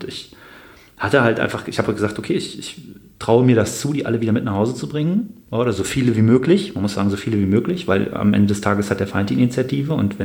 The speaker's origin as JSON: {"language": "German", "town": "Bonn", "region": "North Rhine-Westphalia", "country": "Germany", "said": "Aber wenn man, ich meine, ich komme aus Bonn, ja"}